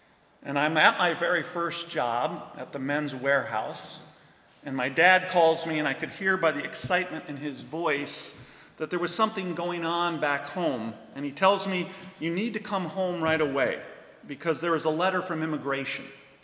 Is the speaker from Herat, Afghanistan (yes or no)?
no; Kabul, Afghanistan; I remember growing up in Kabul during the war, which was very difficult because of this very distinct whistling sound that the missiles make right before they hit their targets.